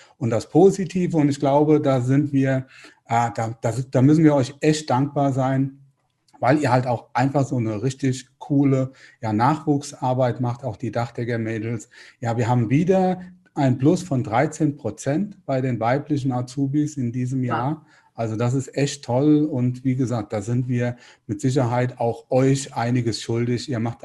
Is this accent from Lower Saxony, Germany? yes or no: no; Rhineland-Palatinate, Germany; Ja, ich bin aus Rheinland-Pfalz